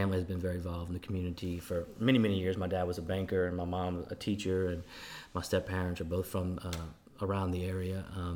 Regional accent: Lafayette, Louisiana, United States; also born or lived in Marquette, Michigan; I always say I'm born and raised in Lafayette because really I am. But my birth certificate says Marquette, Michigan.

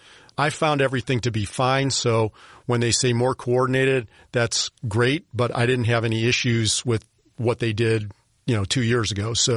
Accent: United States; It's a little unnerving as an American

